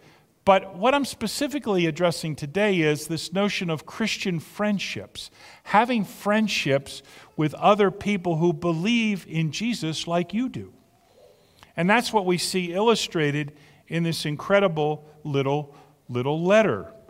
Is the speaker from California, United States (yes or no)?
no; Pitman, New Jersey, United States; Yesterday, some people gathered in my hometown of Pittman, New Jersey, and they celebrated the 50th reunion of the class of 1975.